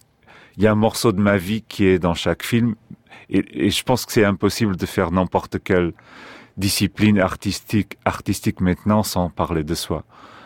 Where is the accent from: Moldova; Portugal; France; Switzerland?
Portugal; Je viens du Portugal